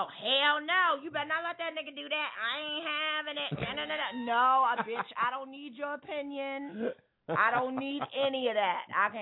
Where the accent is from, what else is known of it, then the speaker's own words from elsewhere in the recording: Queens, New York, United States; Or you just, hey, you're from Queens. I'm from Queens, too.